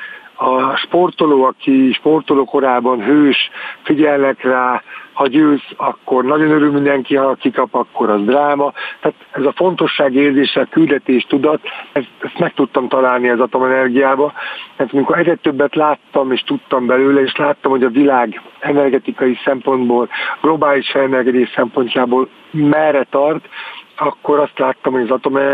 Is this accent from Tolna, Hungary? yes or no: yes; Paks, Tolna, Hungary; Hát én őspaksi vagyok, Pakson születtem. Egészen kicsi voltam, amikor elkezdték az atomerőművet építeni.